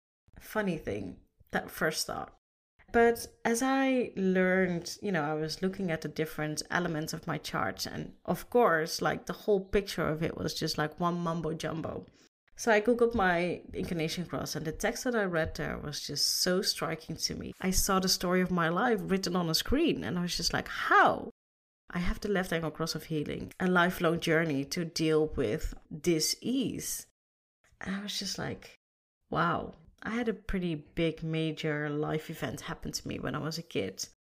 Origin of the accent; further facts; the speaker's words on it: Netherlands; English is a second language; no, I'm not a native English speaker. I am from the Netherlands.